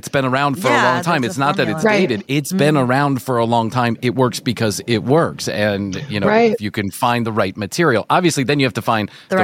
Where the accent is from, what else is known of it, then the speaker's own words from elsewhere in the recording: New York, United States; as a New Yorker living close to kind of ground zero for comedy in a lot of people's minds.